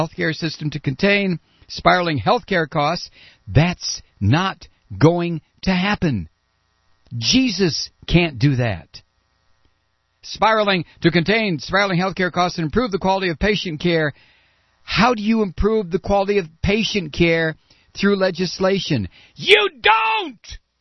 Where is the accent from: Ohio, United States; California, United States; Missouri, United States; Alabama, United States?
Ohio, United States; Ohio, my home state, the most corrupt dunghole in the 48 contiguous states.